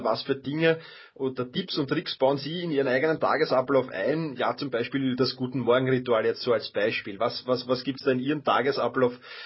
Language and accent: German; Vienna, Austria; Ich bin Wiener.